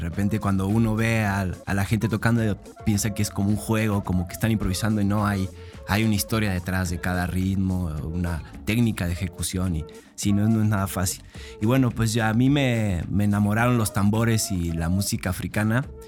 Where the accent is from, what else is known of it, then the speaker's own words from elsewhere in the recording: Cuernavaca, Morelos, Mexico; also born or lived in Buenos Aires, Argentina; yo nací en Buenos Aires, Argentina. Soy hijo de mamá mexicana y papá argentino, y me crié aquí en México. Casi toda mi vida llevo aquí en Cuernavaca, precisamente. Soy más guayabo que nada.